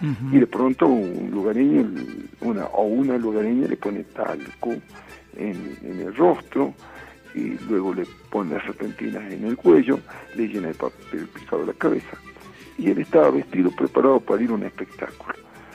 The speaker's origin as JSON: {"language": "Spanish", "town": "Humahuaca", "region": "Jujuy", "country": "Argentina", "said": "la quebrada de Mahuaca, de donde soy, de donde le llamo a todos ustedes"}